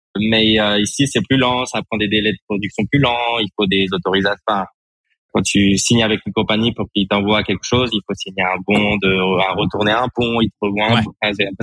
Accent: France; on est français. Donc, pour la culture, on connaît un peu. Pour la langue, on n'a pas de problème avec ça.

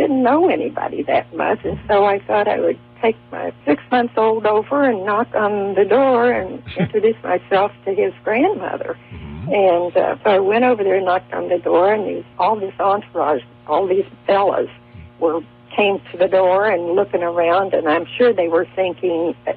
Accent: Ashland, Kentucky, United States; I said, I'm from Ashland, Kentucky

